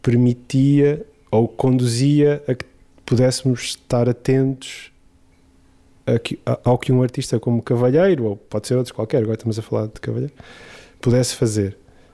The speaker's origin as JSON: {"language": "Portuguese", "town": "São Pedro da Torre", "region": "Viana do Castelo", "country": "Portugal", "tie": "born or raised there", "said": "nasci em 1984 no Hospital de Viena do Castelo, mas na verdade eu estava a viver em São Pedro da Torre, que é uma aldeia de Valença."}